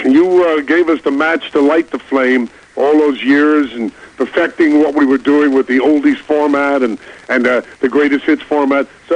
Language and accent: English; Brooklyn, New York, United States; because I'm a kid from Brooklyn, and, you know, when a Brooklyn kid is determined to do something